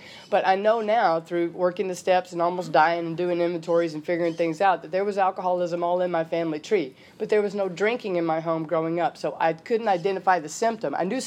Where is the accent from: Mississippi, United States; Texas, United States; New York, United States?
Mississippi, United States; Sledge; I was born in Sledge, Mississippi, which is about 50 miles south of Memphis, Tennessee, on a cotton and soybean farm in the middle of nowhere.